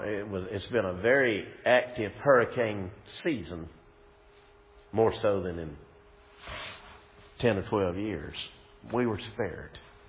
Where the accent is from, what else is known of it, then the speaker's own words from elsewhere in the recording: Lumberton, North Carolina, United States; Lumberton, my hometown, a year ago, what terrible flooding. They still hadn't completely recovered.